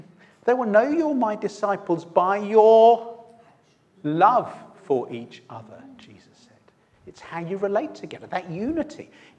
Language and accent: English; London, United Kingdom; I used to live in London. I'm a Londoner. I lived in London 42 years.